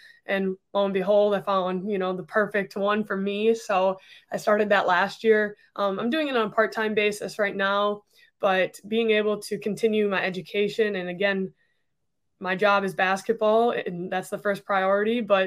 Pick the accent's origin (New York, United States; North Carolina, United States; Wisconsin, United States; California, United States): Wisconsin, United States; I'm from Wisconsin. I think the Midwest has like a kind spirit about it as well.